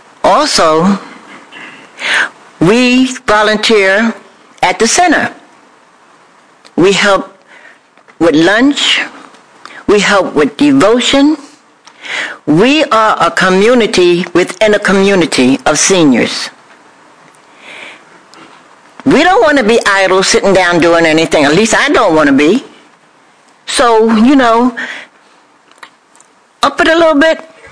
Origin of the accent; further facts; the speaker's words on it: Fork Union, Virginia, United States; Good evening. … I'm from Fork Union, Virginia.